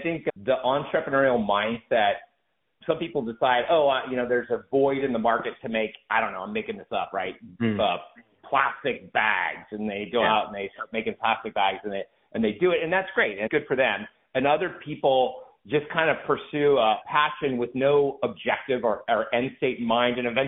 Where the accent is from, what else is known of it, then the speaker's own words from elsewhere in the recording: United States; And being an American, when we think of a Himalayas